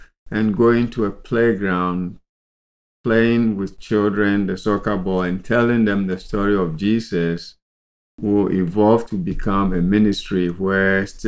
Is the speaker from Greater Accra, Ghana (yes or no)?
yes; Accra, Greater Accra, Ghana; I grew up in Accra, which is the city of Ghana, and was in a family of one older brother and three sisters.